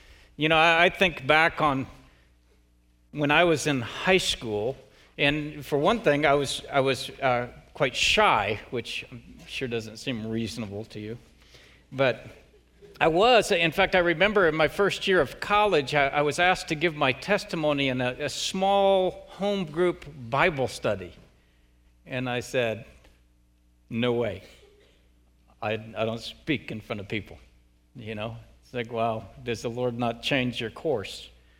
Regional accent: West Coast, United States; I never honestly dreamed of living in Texas. I grew up mostly on the West Coast, and yet in God's providence, He brought us here

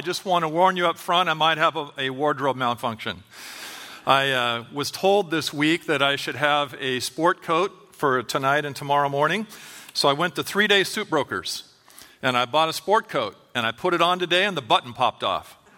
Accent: California, United States; So I'm from California, and you can talk back all you want.

